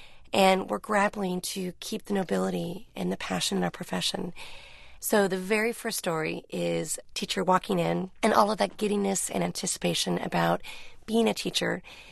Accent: Newport Beach, California, United States; I was a suburbanite. I came from Newport Beach.

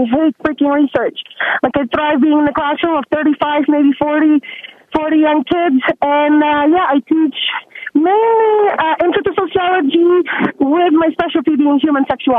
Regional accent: Poland; English is a second language; now in Reno, United States; Reno. So I'm from Poland.

